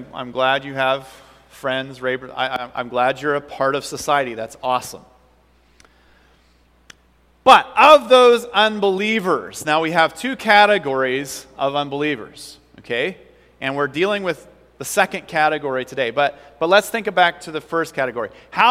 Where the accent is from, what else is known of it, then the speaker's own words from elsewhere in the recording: Iowa, United States; I'm from Iowa, and we're considered hicks there.